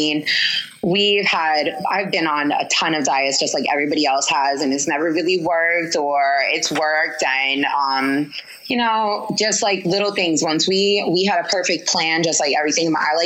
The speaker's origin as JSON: {"language": "English", "town": "Long Island", "region": "New York", "country": "United States", "said": "But just like a little thing, we're Italian. We're from Long Island, Italian people."}